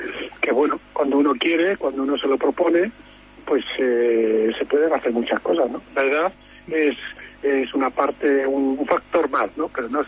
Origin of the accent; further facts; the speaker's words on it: Spain; me sigo manteniendo como el español con más oro